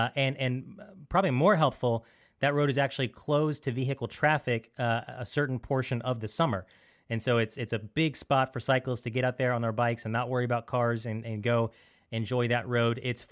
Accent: Lakeland, Florida, United States; I grew up in Lakeland, Florida, so we went to Clearwater all the time.

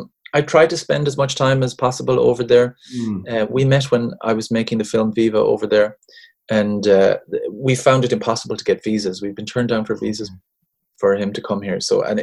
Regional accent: Ireland; I remember from my youth growing up being incredibly proud of being Irish and really mortified by it at the same time.

